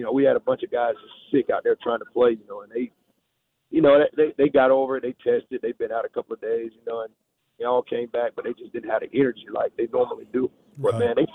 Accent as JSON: {"language": "English", "region": "Georgia", "country": "United States", "said": "I'm from Coweta County."}